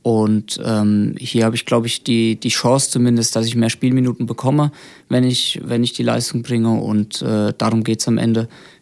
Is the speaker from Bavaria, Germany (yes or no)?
yes; Aschaffenburg, Bavaria, Germany; wir kommen aus Bayern, du hast es vorhin angesprochen, Aschaffenburg liegt in Bayern.